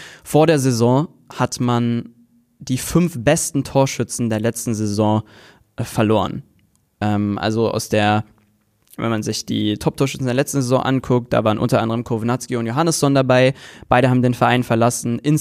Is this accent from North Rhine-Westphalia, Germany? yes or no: yes; Cologne, North Rhine-Westphalia, Germany; als Kölner nicht ganz so intensiv.